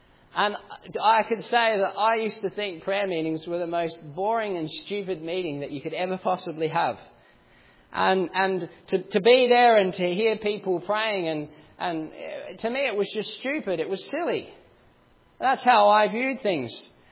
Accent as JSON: {"language": "English", "country": "Australia", "tie": "born or raised there", "said": "I was brought up in Australia, and I'm very blessed to have had godly parents. Both my father and my mother were born again and saved."}